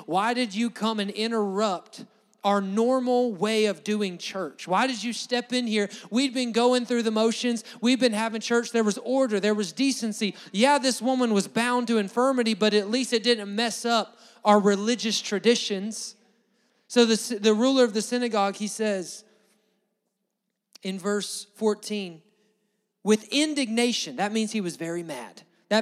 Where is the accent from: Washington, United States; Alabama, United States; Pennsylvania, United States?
Alabama, United States; For the most of us, because we grew up in Alabama, you probably grew up going to church at least somewhat regularly.